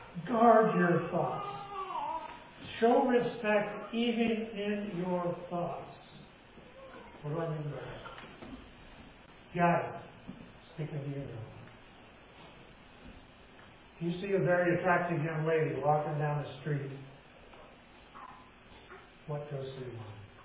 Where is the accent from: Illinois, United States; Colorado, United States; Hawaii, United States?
Colorado, United States; I grew up in Southern Colorado, an area that was once considered the Old West, if you will. Cowboy, Indian type stuff, all that, the ranchers. I grew up in cattle country, farming and ranching in the valleys.